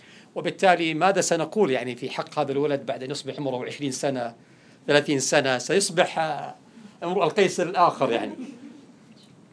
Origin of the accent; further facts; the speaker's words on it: Saudi Arabia; عندنا في السعودية ما يسمى بمدارس القرآن في المساجد